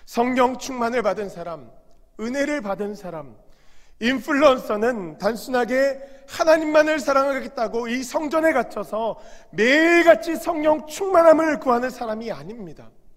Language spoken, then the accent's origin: Korean; South Korea; now in United States; 저는 제가 토종 한국인이기 때문에 한국말을 하고 한국에서 살 것이기 때문에